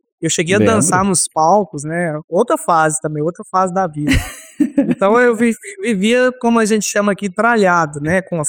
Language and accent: Portuguese; Jataí, Goiás, Brazil; a gente brincava quando era criança aqui em Jataí com violão.